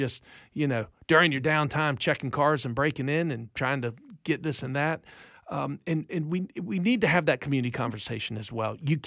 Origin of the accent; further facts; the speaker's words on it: Killearn, Florida, United States; And Killarn's a great area. I grew up in Killarn, matter of fact. And I love that neighborhood.